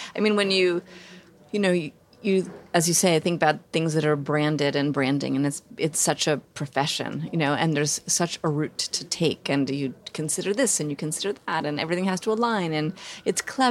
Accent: Manhattan, New York, United States; I grew up in Manhattan in an apartment, and we had a rabbit, a turtle, and a chicken.

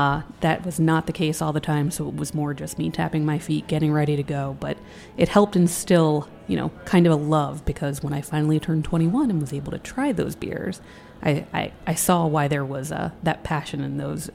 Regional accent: Pennsylvania, United States; It's from very close to my hometown in Pennsylvania.

